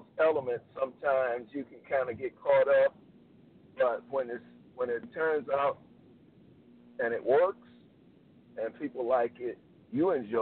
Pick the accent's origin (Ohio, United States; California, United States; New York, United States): New York, United States; also born or lived in North Carolina; now in Memphis, United States; originally I'm from North Carolina, but I grew up in New York.